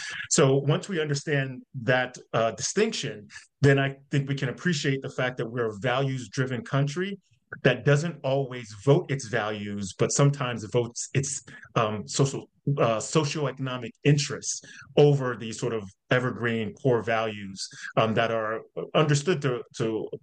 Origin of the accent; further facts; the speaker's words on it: the South, United States; It's pretty much aligned to both my life growing up in the South and Black, as well as my service in the military over a couple of decades.